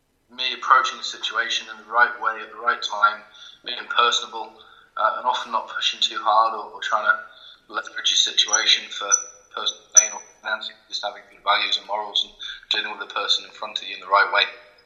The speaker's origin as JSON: {"language": "English", "region": "South West England", "country": "United Kingdom", "moved": "as an adult", "lives_now": "Sheffield, United Kingdom", "said": "I come from Devon, I come from the southwest. I moved to Sheffield in 1998, half a lifetime away from me now"}